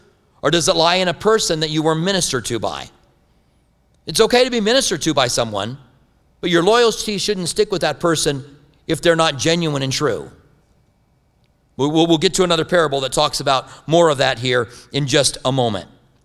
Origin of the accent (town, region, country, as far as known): Clinton, Iowa, United States; born there